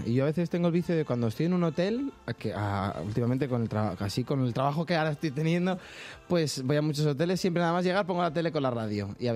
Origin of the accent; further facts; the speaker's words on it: Barcelona, Catalonia, Spain; now in Madrid, Spain; Yo soy de Barcelona. Pero me vine como que a vivir a Madrid